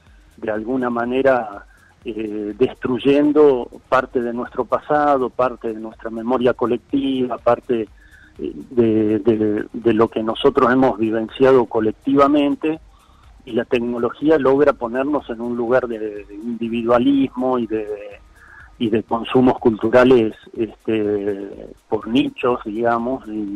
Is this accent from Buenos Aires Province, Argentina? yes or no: no; Rosario, Santa Fe, Argentina; Un día, cuando yo era muy niño, pasó por Rosario, que es mi ciudad natal